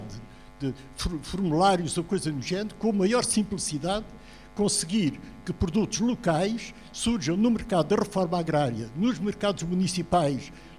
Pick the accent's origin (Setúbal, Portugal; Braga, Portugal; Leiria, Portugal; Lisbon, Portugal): Lisbon, Portugal; Na minha infância, em Lisboa, esperavam-se pelas primícias do Algarve.